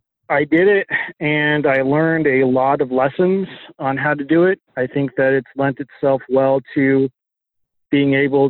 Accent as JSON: {"language": "English", "region": "Arizona", "country": "United States", "tie": "born or raised there", "said": "My background is, I grew up in Arizona, and I came from a very gun-loving family."}